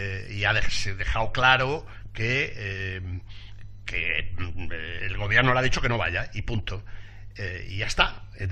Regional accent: Spain; en la Sierra de la Demanda, que es mi tierra

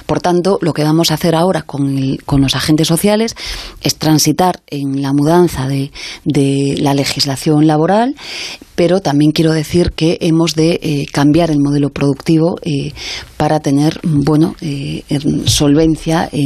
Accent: Galicia, Spain; soy gallega, España no es Madrid

